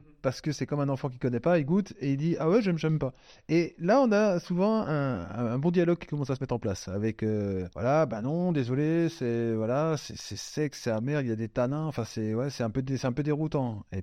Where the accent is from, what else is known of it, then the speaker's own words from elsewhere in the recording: Grand Est, France; Moi, j'habite pas Avignon, j'habite pas Toulon, j'habite pas. Donc, je suis alsacien.